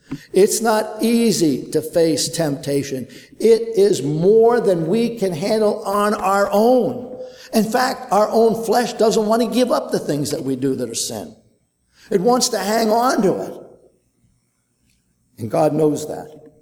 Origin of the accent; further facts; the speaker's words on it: Brooklyn, New York, United States; I know that when I was growing up in Brooklyn, my mom and my dad would say to me, don't run between the parked cars out into the street.